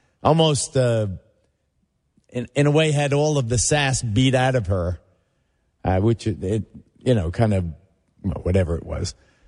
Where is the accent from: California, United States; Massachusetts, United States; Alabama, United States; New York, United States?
New York, United States; West Babylon; born or raised there; also born or lived in Williamsburg